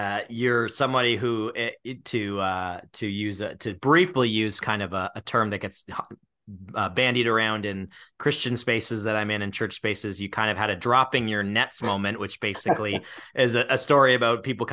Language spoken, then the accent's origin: English; Ontario, Canada; me growing up in Southern Ontario